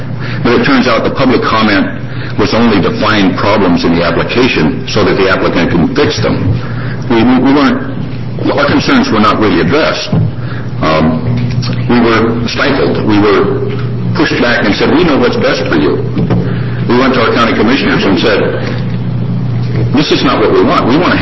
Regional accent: Eugene, Oregon, United States; born there; I was born in Eugene, spent most of my life on the west side of the mountains because I thought that's where we made money.

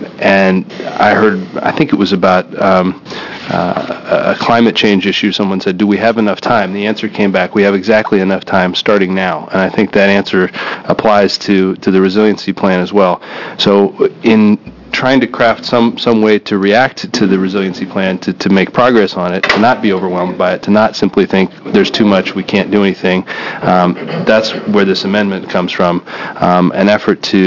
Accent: Beaverton, Oregon, United States; from Beaverton.

